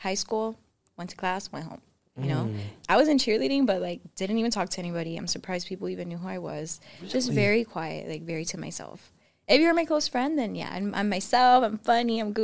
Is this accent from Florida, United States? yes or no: yes; Miami, Florida, United States; also born or lived in North Carolina, United States; I was raised here in Miami, born in North Carolina.